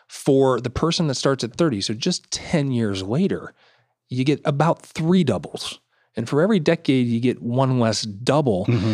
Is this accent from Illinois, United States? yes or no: no; Ohio, United States; I grew up in East Ohio, and I'm a big Pittsburgh Pirates fan.